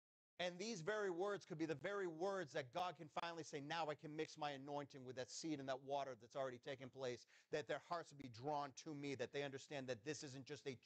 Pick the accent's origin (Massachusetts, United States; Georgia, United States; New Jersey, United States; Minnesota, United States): Massachusetts, United States; Boston; born there; also born or lived in New York / New Hampshire; I was born in Boston. I've lived in New York, New Hampshire, but mostly I've lived in Massachusetts.